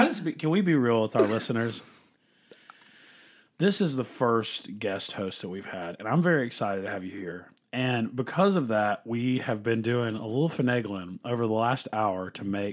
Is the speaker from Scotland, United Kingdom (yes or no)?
yes; Scotland, United Kingdom; I'm Scottish